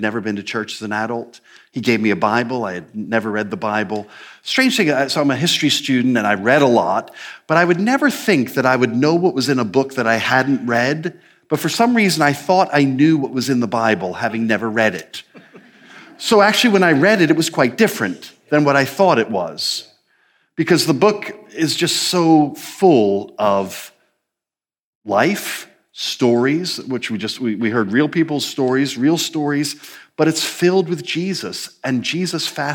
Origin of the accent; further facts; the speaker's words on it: New Jersey, United States; accent: slight American; moved away as an adult; now in United Kingdom; So I grew up in New Jersey. I came here when I was 23, which is 35 years ago.